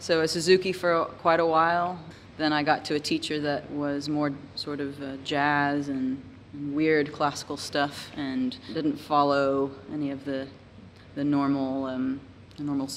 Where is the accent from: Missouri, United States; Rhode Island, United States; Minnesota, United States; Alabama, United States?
Alabama, United States; Huntsville; I grew up in Alabama, Huntsville, just 2 hours south of Nashville, and I didn't know about it.